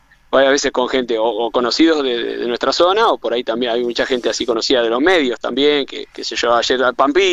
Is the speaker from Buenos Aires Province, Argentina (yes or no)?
yes; Quenumá, Buenos Aires Province, Argentina; now in Santa Rosa, Argentina; somos oriundos de Quenumá, que es un pueblito ahí cerca de La Pampa, pero bueno, habemos varios que vivimos en Santa Rosa hace años